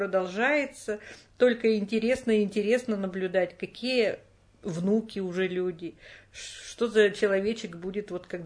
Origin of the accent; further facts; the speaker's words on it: Izhevsk, Udmurt Republic, Russia; moved away as an adult; now in Moscow, Russia; Я родилась и жила в Ижевске, это Удмуртская республика. И с родителями я там проживала до тех пор, пока не уехала учиться в столицу нашей родины, Москву.